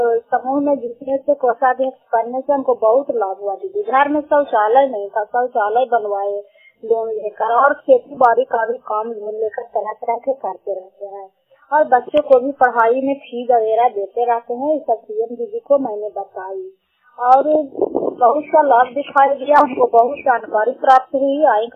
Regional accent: Bihar, India; मेरा नाम ग्राम जसवंतपुर और पोस्ट खाई खानी जिला नालंदा की रहने वाली हूँ।

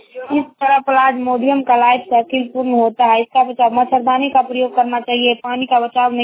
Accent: Sona, Bihar, India; ग्राम सोना हमारा जिला सुपौल से

